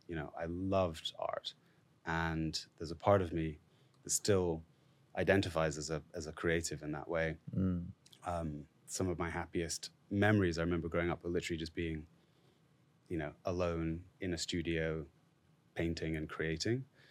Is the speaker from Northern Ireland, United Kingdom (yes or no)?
no; Scotland, United Kingdom; But I had a history teacher at my high school when I was growing up in Scotland.